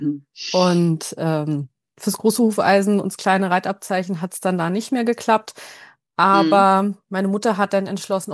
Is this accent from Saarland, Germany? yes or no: no; Rhineland-Palatinate, Germany; komme aus dem schönen Rheinland-Pfalz aus Deutschland